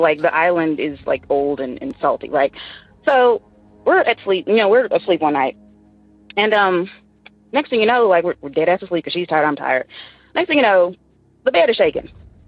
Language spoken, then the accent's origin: English; the South, United States; now in Seattle, United States; Hey, Tony … I'm calling from Seattle, but I'm originally from the South.